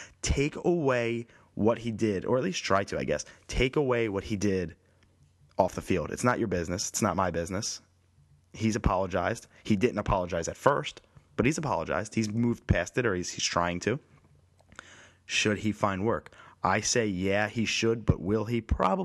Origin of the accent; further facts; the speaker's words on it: Philadelphia, Pennsylvania, United States; I said I'm from Philly.